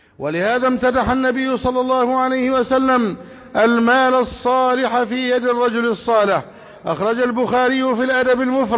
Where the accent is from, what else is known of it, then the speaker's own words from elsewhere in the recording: Egypt; بلدنا مصر